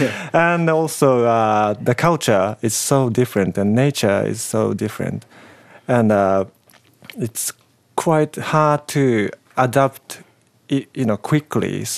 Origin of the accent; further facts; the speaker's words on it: Japan; English is a second language; now in Australia; imagined, you know, living in Australia when I was in Japan. So I didn't have many expectations. And also, I couldn't speak English much.